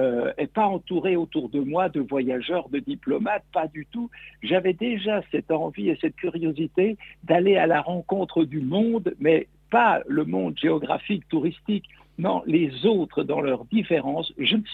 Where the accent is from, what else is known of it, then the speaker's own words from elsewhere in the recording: Bourgogne-Franche-Comté, France; born there; je suis né dans le Jura, ça fait déjà un paquet d'années, dans une ferme isolée. Mes parents étaient agriculteurs.